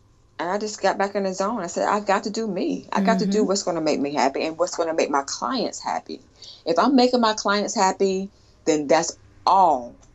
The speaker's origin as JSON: {"language": "English", "region": "North Carolina", "country": "United States", "said": "I'm from North Carolina, so I've had going back and forth home all in the last 2.5 months"}